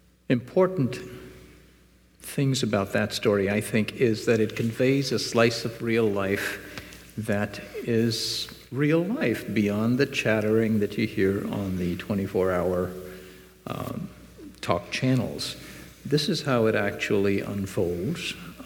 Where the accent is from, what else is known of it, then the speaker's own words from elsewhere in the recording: Bangalore, Karnataka, India; As I'm fond of saying, you know, I'm from Bangalore.